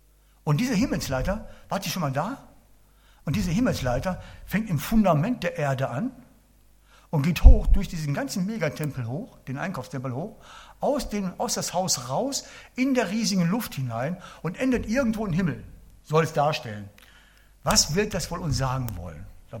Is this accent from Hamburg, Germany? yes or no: yes; Hamburg, Germany; Ich bin ein Hamburger und jeder weiß das.